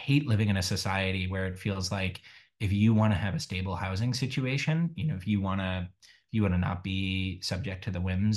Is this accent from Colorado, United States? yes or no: yes; Boulder, Colorado, United States; also born or lived in Cambridge / Washington, District of Columbia, United States / Berkeley; now in Sacramento, United States; so I grew up in Boulder, Colorado. And I've lived in Cambridge, Massachusetts, Washington, DC, Berkeley, California, and then here in Sacramento.